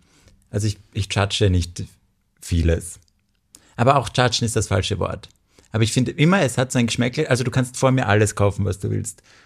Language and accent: German; Graz, Styria, Austria; Ich bin aus Graz.